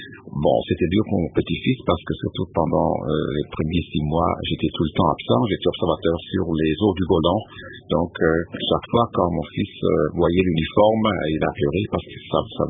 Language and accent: French; Fribourg, Switzerland; also born or lived in Sarnen; Dans la Suisse centrale, donc vraiment le centre des trois cantons qui ont composé la Suisse en 1291 avec la nouvelle constitution. Et après, notre famille a déménagé dans le canton de Fribourg